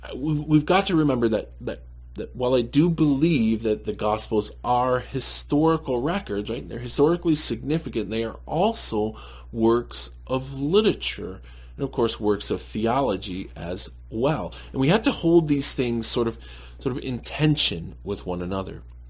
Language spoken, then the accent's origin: English; Michigan, United States; most of the time when I have returned to visit the hometown that I grew up in Michigan, I've often had these sort of warm, nostalgic feelings